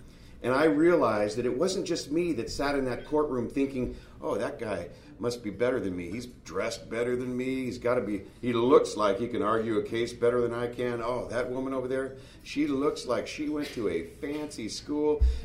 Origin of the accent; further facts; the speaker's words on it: Covina, California, United States; Every time I tell people that I'm from Covina, they say, oh, West Covina. I drive by it all the time. But no, it's Covina. There really is a town called Covina. And we're from it.